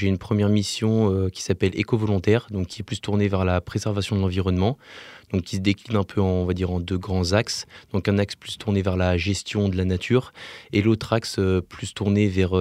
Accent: Annecy, Auvergne-Rhône-Alpes, France; j'ai 20 ans, je viens d'Annecy.

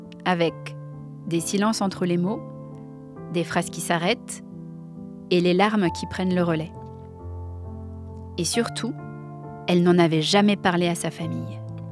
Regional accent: Normandy, France; Moi, j'ai grandi en Normandie, dans un village avec un grand château juste à côté de chez ma grand-mère.

